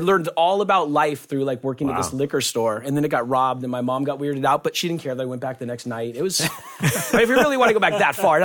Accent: South Pasadena, California, United States; I grew up in South Pasadena over here.

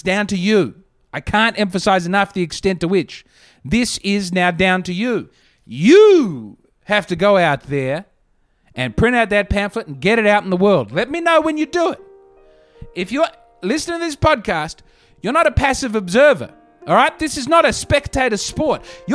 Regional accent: Australia; now in United States; I'm an Australian and we have to vote in our own country

